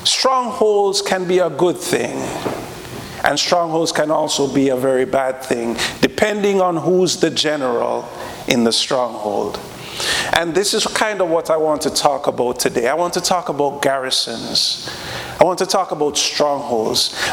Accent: Jamaica; I'm from Jamaica

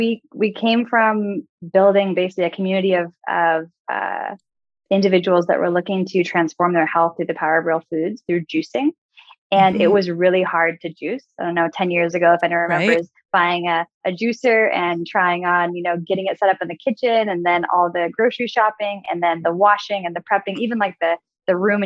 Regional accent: California, United States; Growing up, I grew up in Northern California on, kind of like a farm. It was 40 acres.

